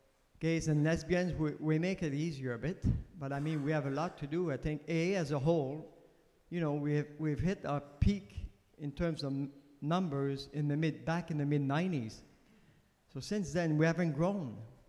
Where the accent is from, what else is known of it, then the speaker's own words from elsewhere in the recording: Canada; Because I'm from Canada